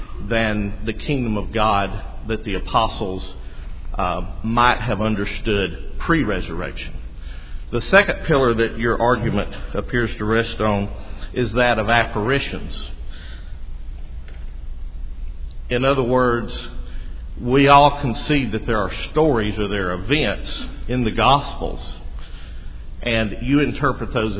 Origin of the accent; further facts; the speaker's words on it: Alabama, United States; I hope my accent is not as far removed, being from North Alabama, from the British accent.